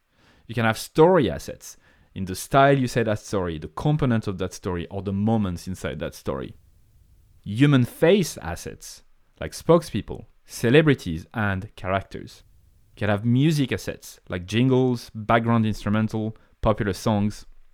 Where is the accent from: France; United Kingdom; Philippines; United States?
France; accent: French; English is a second language; now in Ireland; As you know, I have a French accent. I come from France.